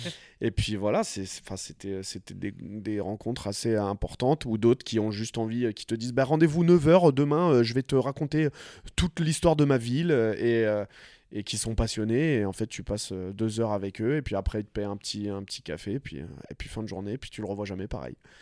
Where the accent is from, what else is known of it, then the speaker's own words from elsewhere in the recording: France; je suis français, je suis en voyage